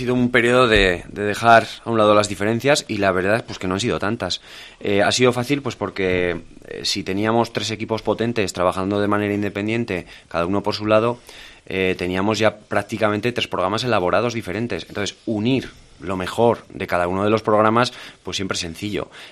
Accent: Navarre, Spain; cualquiera que somos de Navarra, y sentimos orgullo de la capital de Navarra

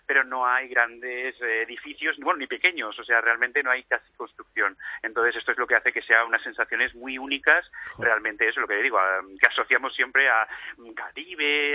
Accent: Barcelona, Catalonia, Spain; now in Formentera, Spain; Yo soy originario de Barcelona, llevo 10 años aquí.

